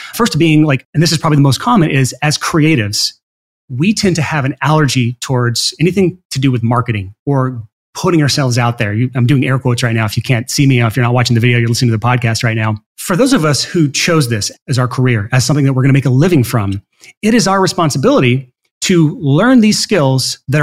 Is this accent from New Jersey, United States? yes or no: no; Alabama, United States; And I say tongue in cheek, and I can say this because I'm from Alabama.